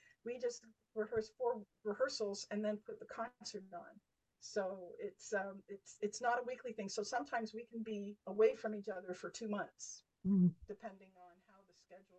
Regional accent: Nova Scotia, Canada; I was born and raised in Nova Scotia with a musical mother.

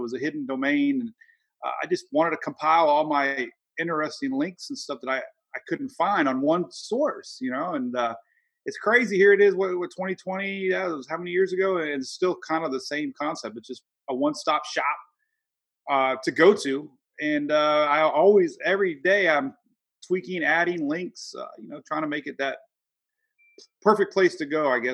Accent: Florida, United States; Growing up in Florida, my family here their whole lives, pretty much.

